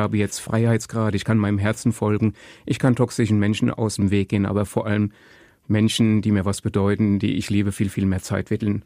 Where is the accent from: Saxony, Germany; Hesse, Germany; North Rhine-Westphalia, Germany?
Hesse, Germany; Dornburg-Langendernbach; Aus dem schönen Dornburg-Langendermbach. Das liegt im Westerwald, aber auf der kleinen hessischen Seite des Westerwaldes.